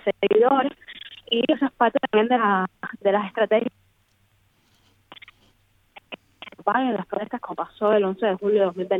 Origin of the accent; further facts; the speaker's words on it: Cuba; moved away; yo me fui de Cuba en enero de 2021